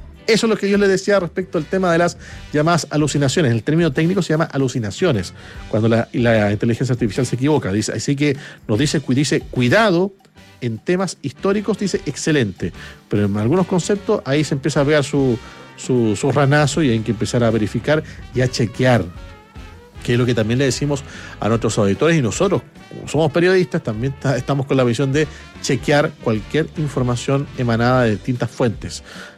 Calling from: La Florida, Santiago Metropolitan Region, Chile; de la Florida.

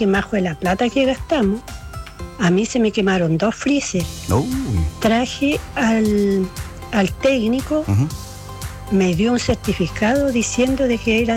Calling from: Pucón, Araucanía, Chile; Yo soy de Pucón.

